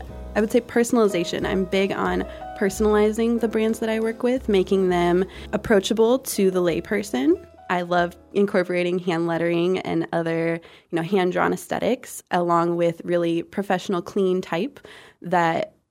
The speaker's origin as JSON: {"language": "English", "town": "Columbia", "region": "Missouri", "country": "United States", "tie": "born or raised there", "also_born_or_lived": "Boulder, United States", "said": "I was born and raised in Missouri, Columbia, Missouri, and I went to college up in Kirksville at Truman."}